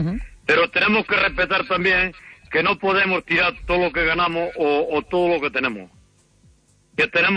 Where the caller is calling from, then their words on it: Fene, Galicia, Spain